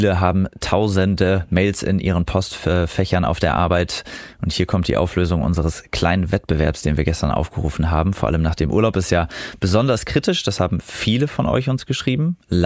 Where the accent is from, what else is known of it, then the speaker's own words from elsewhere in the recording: Lower Saxony, Germany; Ich komme ja schließlich aus dem Agrarbundesland Nummer 1.